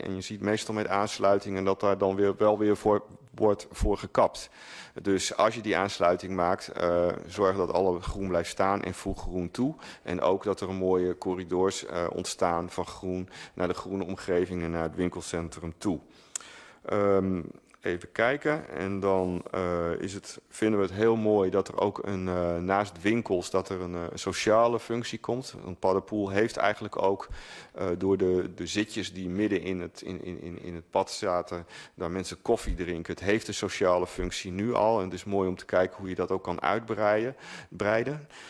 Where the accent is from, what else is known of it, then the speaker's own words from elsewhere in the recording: Groningen, Netherlands; Iedereen kent Paddepoel, denk ik, ook in de stad Groningen. Ik ben zelf opgegroeid in Leeuwenborg.